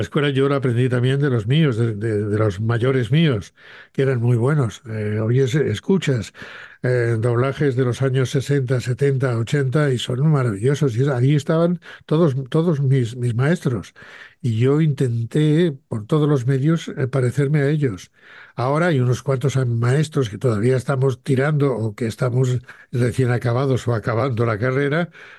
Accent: Salamanca, Castile and León, Spain; born there; en Salamanca, que es donde yo nací

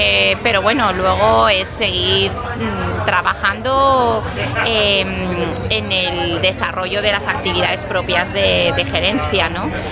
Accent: Valencia, Valencian Community, Spain; moved away; Sí, yo soy de Valencia, pero ya llevo 30 años viviendo aquí

